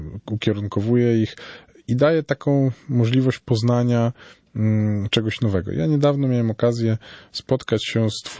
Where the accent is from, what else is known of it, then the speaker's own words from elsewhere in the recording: Wrocław, Lower Silesian Voivodeship, Poland; Też jestem z Wrocławia, także bardzo miło słyszeć kogoś z mojego rodzinnego miasta.